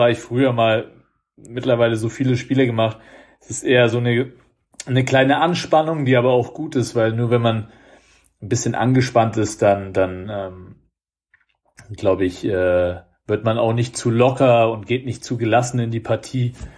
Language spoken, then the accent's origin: German; Nuremberg, Bavaria, Germany; bin 33 Jahre alt, komme gebürtig aus Nürnberg